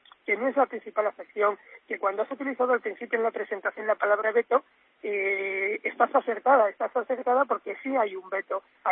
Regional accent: Plasencia, Extremadura, Spain; now in Carcaboso, Spain; yo soy de Plasencia, pero resido en Carcaboso, con lo cual pues tengo esa doble afección, ¿no? El tener mi negocio en Plasencia y también pues la casa de mis padres y la casa familiar en Plasencia y mi vivienda particular en Carcaboso

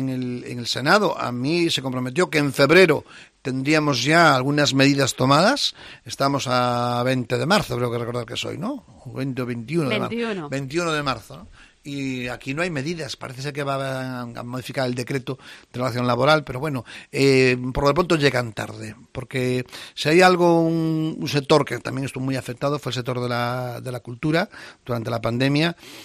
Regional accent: A Coruña, Galicia, Spain; y mis votantes son de la provincia de La Coruña y yo soy coruñés.

